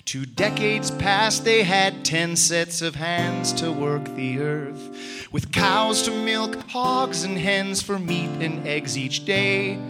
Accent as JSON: {"language": "English", "town": "Anchorage", "region": "Alaska", "country": "United States", "tie": "born or raised there", "said": "being someone who came from the city. I grew up in Anchorage, Alaska, and here I was finding myself back on the farm"}